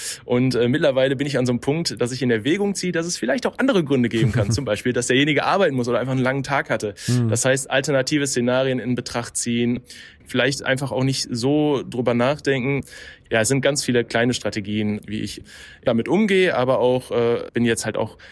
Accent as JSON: {"language": "German", "town": "Bochum", "region": "North Rhine-Westphalia", "country": "Germany", "tie": "born or raised there", "said": "weil ich vorhabe, auch mit Mitmenschen aus meiner Heimatstadt Bochum über das Thema Einsamkeit zu sprechen"}